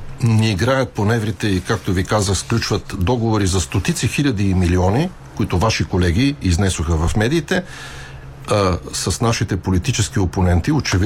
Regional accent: Pleven, Pleven Province, Bulgaria; в родния ми край, в Плевен

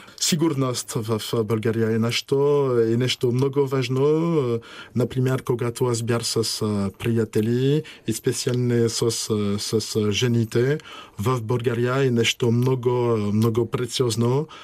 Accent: France; Bulgarian is a second language; now in Sofia, Bulgaria; Обикновено французите не са много добри с езиците, когато говорят английски един кошмар с френски акцент. Също имам акцент в български. Аз знам моят български акцент не е чудно, знам.

